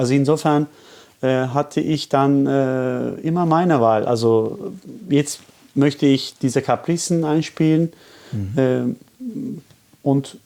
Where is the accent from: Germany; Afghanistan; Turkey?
Turkey; Istanbul; in Istanbul, also wo ich herkomme